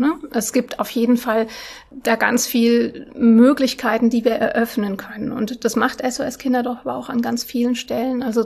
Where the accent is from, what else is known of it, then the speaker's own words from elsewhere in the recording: Germany; also born or lived in Russia; Ja, ich habe einen Migrationshintergrund, also ich bin in Russland geboren und bin auch danach mit meinen Eltern oft umgezogen innerhalb von Deutschland.